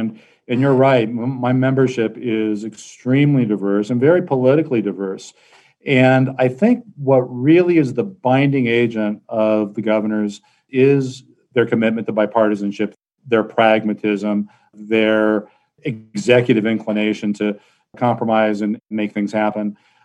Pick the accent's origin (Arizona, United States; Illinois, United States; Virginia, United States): Arizona, United States; also born or lived in Washington, D.C.; I was born and raised in Arizona, went to law school at Arizona State and somehow took a wrong turn and ended up in Washington, D.C.